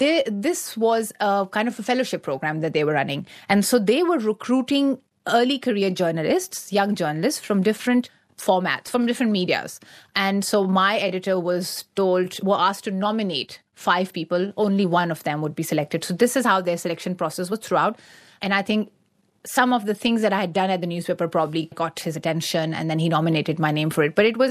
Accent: Pakistan; English is a second language; myself as someone who comes from an Afghan family, the first question would be, but you don't speak like an Afghan, because I do speak the Pashto language, but growing up in the Pakistani side, it is a different dialect.

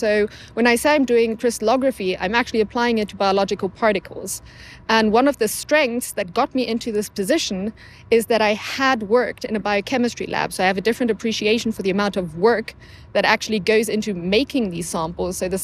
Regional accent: South Africa; Because being from a British colony with a very bad reputation for apartheid and race segregation, I was worried and I was scared.

